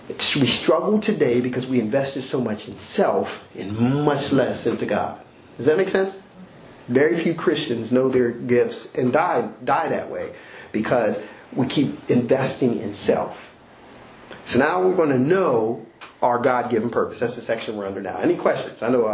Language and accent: English; United States; born there; But I was born in America. I could have been born in Africa or born in Europe.